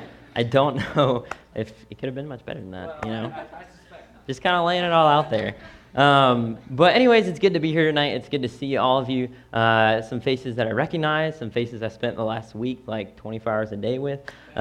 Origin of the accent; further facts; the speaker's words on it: Virginia, United States; I grew up in Nelson County, which is just a tiny little place in between Lynchburg and Charlottesville.